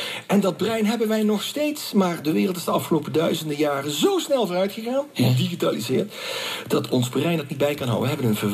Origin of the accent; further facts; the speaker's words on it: Eindhoven, North Brabant, Netherlands; ik kom uit Eindhoven geboren getogen.